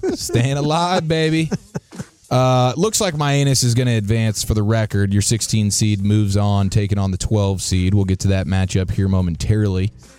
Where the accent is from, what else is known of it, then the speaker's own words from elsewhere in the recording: Nothing, Arizona, United States; the 13, Nothing Arizona. I'm from Nothing.